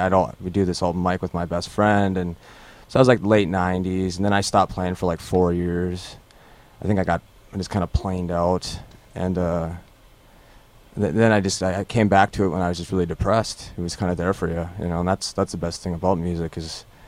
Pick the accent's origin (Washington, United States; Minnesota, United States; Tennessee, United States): Minnesota, United States; Duluth; I'm originally from Duluth, yes.